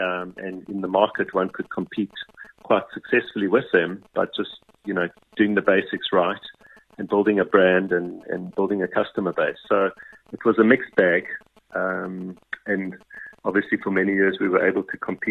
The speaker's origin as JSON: {"language": "English", "country": "South Africa", "said": "I think the bigger issue as a South African is that this SAA story is really putting us as a country on trial."}